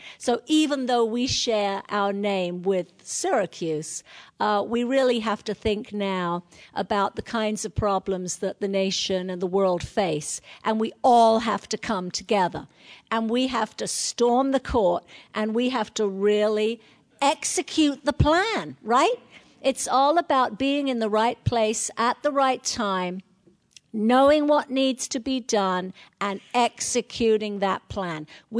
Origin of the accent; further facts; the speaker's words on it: London, United Kingdom; accent: North London; So born and raised in North London, you can probably tell that from my accent. This is a North London accent, north of the River Thames.